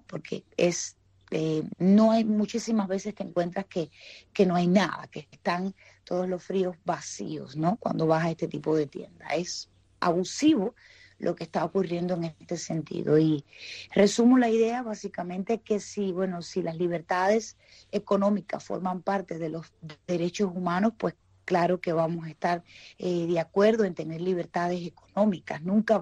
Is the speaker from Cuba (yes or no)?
yes; Cuba; porque soy cubano de a pie, y hay una gran realidad